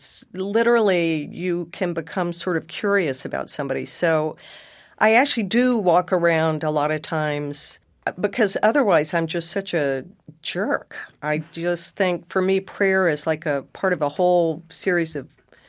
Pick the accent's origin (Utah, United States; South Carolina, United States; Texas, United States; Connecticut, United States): Texas, United States; Tropic of Squalor was the joke name we had for my hometown, which was this swampy little backwater in East Texas where there's flaming industrial towers and snakes and alligators.